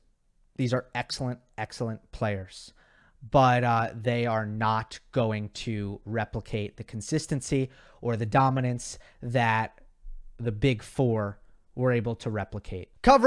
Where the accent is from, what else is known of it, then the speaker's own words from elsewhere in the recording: Australia; I'm from Australia and think that's the most annoying Australian accent